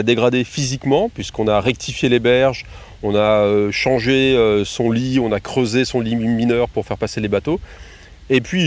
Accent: Mâcon, Bourgogne-Franche-Comté, France; Alors, je suis né à Mâcon. J'ai fait une grande partie de mes études à Mâcon.

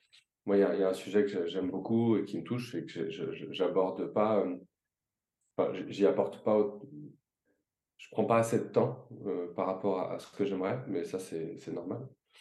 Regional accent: Paris, Île-de-France, France; born there; Et après, il y a ma mère qui se marie avec mon père, qui arrive en France, et moi, je suis né à Paris.

